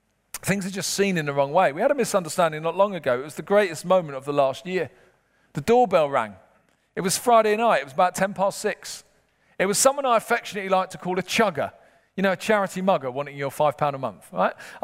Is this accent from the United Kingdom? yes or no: yes; Peckham, London, United Kingdom; I'm originally from Peckham, where Del Boy's from